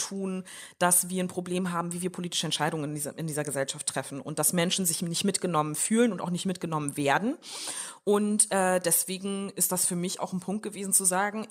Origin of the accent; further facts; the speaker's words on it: Germany; born there; Eltern sind aus Mali geflohen und sind dann in Deutschland gewesen. Ich bin hier in Deutschland geboren, in einer Flüchtlingsunterkunft